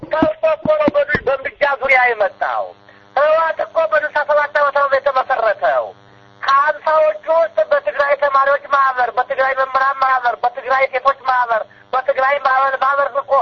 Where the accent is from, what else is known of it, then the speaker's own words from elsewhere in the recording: Amhara, Ethiopia; ስለዚህ እኔ አማራ ነኝ። ገፍተውኛል። እና ዘሬ ለማዳን ተደራጅቻለሁ።